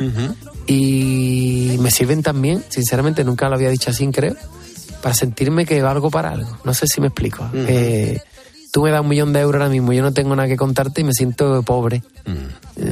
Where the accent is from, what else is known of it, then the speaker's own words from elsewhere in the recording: Rota, Andalusia, Spain; soy sur, soy de Cádiz, soy de Rota, me gusta el carnaval, eso está ahí dentro.